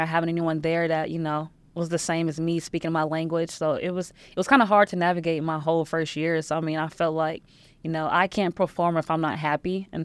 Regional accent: California, United States; I did run track in elementary and middle school, but, you know, I'm from California, so it gets too hot, so I, like, quit.

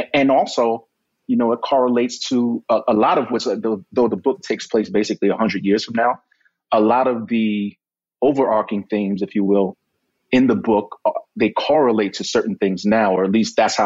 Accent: New York, United States; You know, I'm from New York, I like the Yankees.

